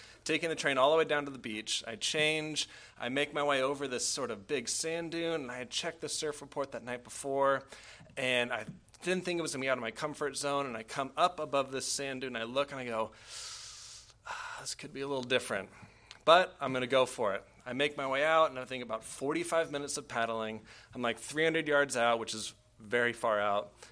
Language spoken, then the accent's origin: English; San Diego, California, United States; Now, some of you might know I grew up in San Diego, and throughout the time of my youth, as is the case for many who grew up in that part of the world, kids who grow up near the beach typically will take an interest in surfing.